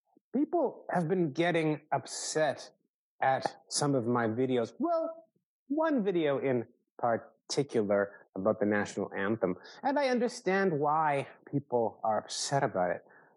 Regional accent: Canada; I grew up in Canada, a country where we make fun of things that we love.

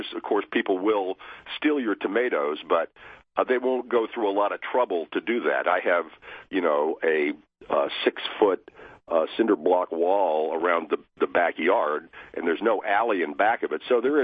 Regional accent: Virginia, United States; This is in Northern Virginia. I grew up in Northern Virginia.

